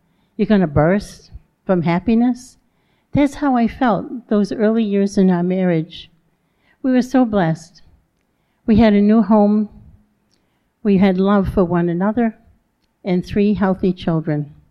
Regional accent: Rhode Island, United States; I grew up in Rhode Island, and we were talking last night when we were out to dinner about all the different accents that I hear here

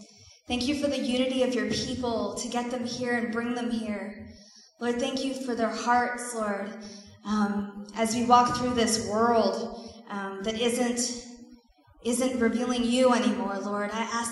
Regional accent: New York, United States; I'm a New Yorker, so we never just say anything.

